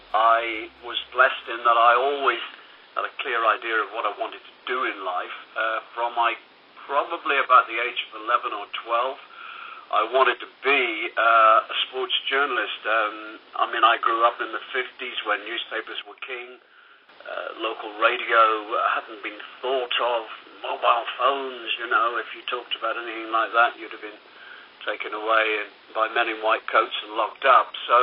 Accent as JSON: {"language": "English", "region": "Northern Ireland", "country": "United Kingdom", "tie": "born or raised there", "said": "But growing up in Northern Ireland was an experience, because everything in life seemed to be dictated by religion."}